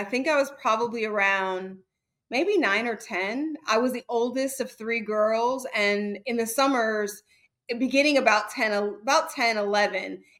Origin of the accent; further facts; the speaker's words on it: Milwaukee, Wisconsin, United States; My childhood growing up in Milwaukee was two things. It was the middle class and the safety of the middle class, and it was also an experience with just collapse.